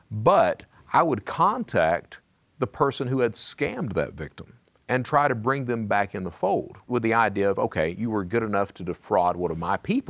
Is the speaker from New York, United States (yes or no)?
no; Kentucky, United States; I come from Eastern Kentucky, and it's that mentality, especially with the males.